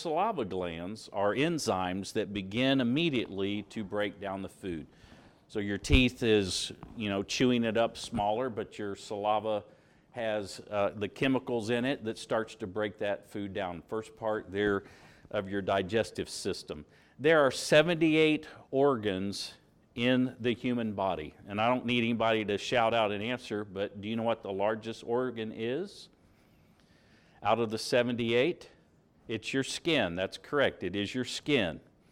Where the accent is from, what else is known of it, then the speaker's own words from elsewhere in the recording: Indiana, United States; My brother, he was Eagle Beak. When we were growing up in Indiana